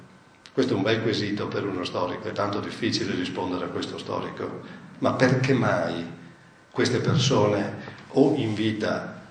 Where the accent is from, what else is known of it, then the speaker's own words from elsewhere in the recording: Venice, Veneto, Italy; Io sono veneziano